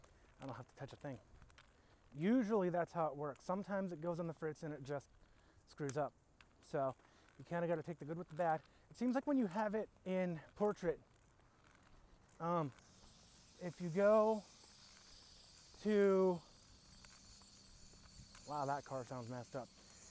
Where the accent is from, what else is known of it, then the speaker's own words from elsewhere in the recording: New Florence, Pennsylvania, United States; I'm out walking around here in my hometown of New Florence, Pennsylvania.